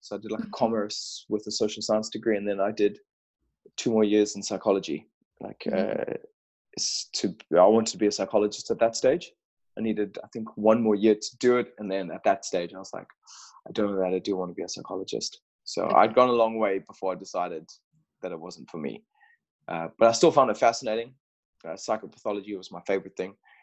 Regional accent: Orapa, Central District, Botswana; I grew up in Botswana gives you the groundwork, I guess. I grew up in a super small town in a place called Orapa, which is in the middle or just on the outskirts of the Kalahari Desert. And it's as desolate as you'd imagine.

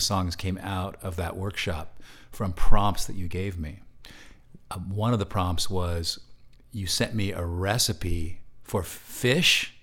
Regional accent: San Francisco, California, United States; I'm not from Texas. We were just living there for a month. Mm. I'm from San Francisco.

